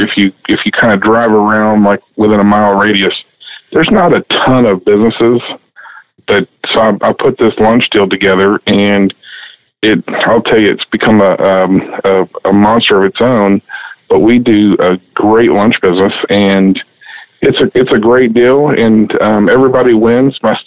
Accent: Galveston, Texas, United States; I grew up in Galveston, so I've got a shrimp sandwich on there

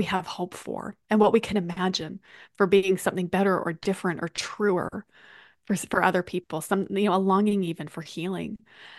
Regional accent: Canada; woman, in my case, being a Canadian, where you're just going to be polite and apologize to the door when it bumps into you.

